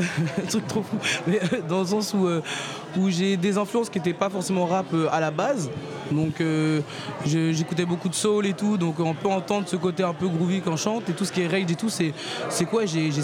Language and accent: French; Rennes, Brittany, France; je suis une artiste, à la base je viens de Rennes.